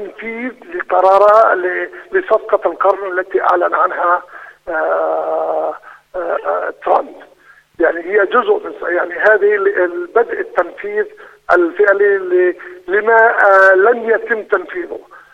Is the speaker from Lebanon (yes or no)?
no; Palestine; المشكلة إنه إحنا كفلسطينيين الآن بدهم يعني إحنا قبلنا بالهم والهم ما قبل فينا